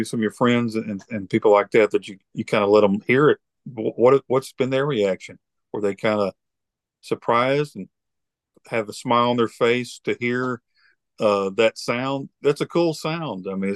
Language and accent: English; Alabama, United States; also born or lived in Texas; Well, we're all from Alabama, but my granddad moved to Pascagoula and Moss Point years ago. So I have aunts in Mississippi.